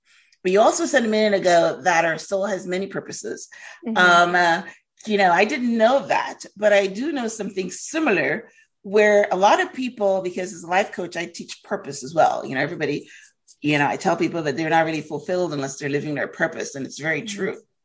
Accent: Guyana; born there; I was born in Guyana. Guyana is a third world country, is a very poor country. And I was born in poverty.

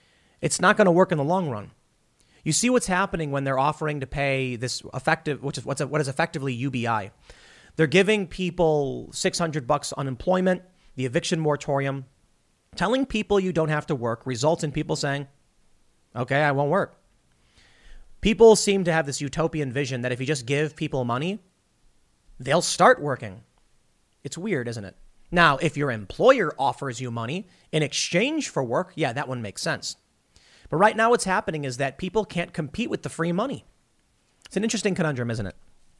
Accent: Chicago, Illinois, United States; But I come from the city. I grew up in Chicago.

